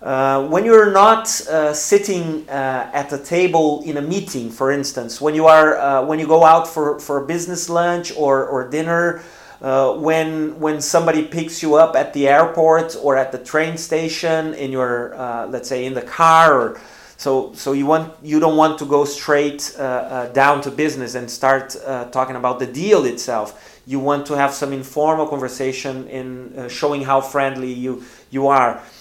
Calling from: Porto Alegre, Rio Grande do Sul, Brazil; English is a second language

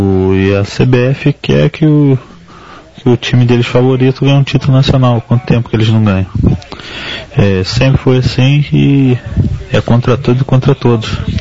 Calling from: Petrópolis, Rio de Janeiro, Brazil; sou de Petrópolis.

